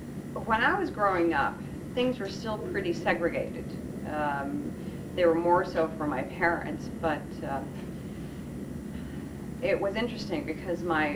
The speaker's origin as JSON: {"language": "English", "town": "Pecos", "region": "Texas", "country": "United States", "tie": "born there", "said": "I was born in West Texas in a town called Pecos, Texas. It's right off the Pecos River, about 90 miles west of Midland, Odessa area"}